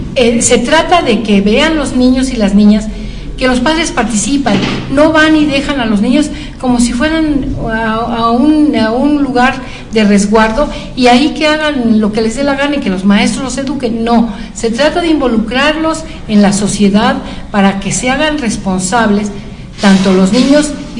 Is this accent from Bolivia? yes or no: no; Huauchinango, Puebla, Mexico; en el caso de mi pueblo, de Huauchinango, en las aulas